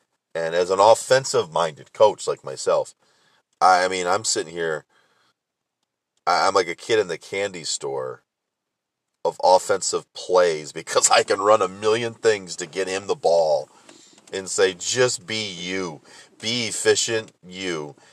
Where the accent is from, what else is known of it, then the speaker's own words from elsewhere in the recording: Michigan, United States; I'm from Michigan, and I love that.